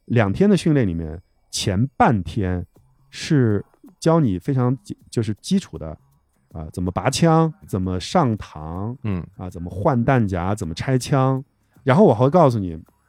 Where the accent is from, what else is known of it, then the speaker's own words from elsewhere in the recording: China; 我只能用英文说，我来自中国